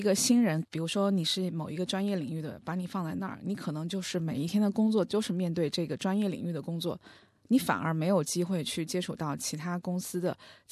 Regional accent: Hubei, China; 我的家乡在湖北。

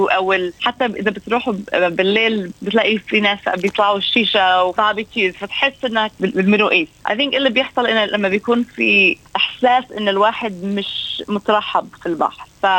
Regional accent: Alexandria, Alexandria Governorate, Egypt; now in Sydney, Australia; أنا أهلي من مصر وإحنا من اسكندرية مدينة ساحلية.

